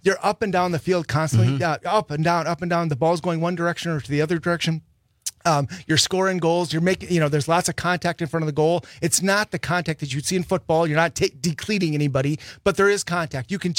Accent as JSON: {"language": "English", "town": "Neenah", "region": "Wisconsin", "country": "United States", "said": "We moved back up here to the Valley. I'm from Neenah originally"}